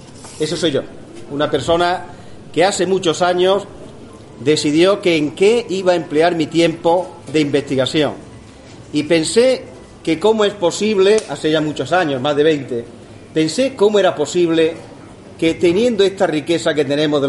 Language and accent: Spanish; Torre del Campo, Andalusia, Spain; Digo que nací en Torre del Campo, mi padre era cabrero y mi madre pues se dedicaba a la casa